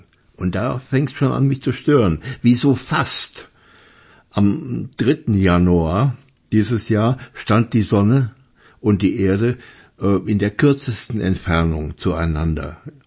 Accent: Germany; Ich bin Deutscher.

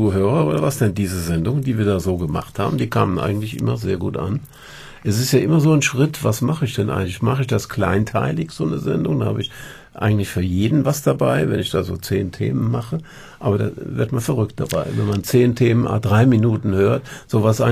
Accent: Cologne, North Rhine-Westphalia, Germany; als Kölner nach Düsseldorf fahren zu müssen, ist ja schon so.

